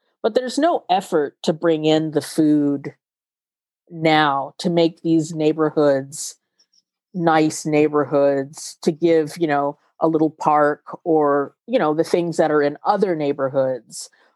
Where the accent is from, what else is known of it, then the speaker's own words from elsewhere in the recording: Nashville, Tennessee, United States; I'm from Nashville, and I think a lot about Nashville and the breakneck pace of gentrification in Nashville.